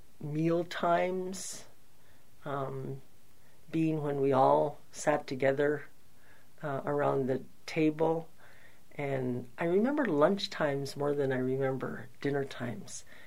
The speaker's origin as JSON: {"language": "English", "town": "St. George Island", "region": "Alaska", "country": "United States", "tie": "born there", "said": "I am 63 years old, and I was born on St. George Island."}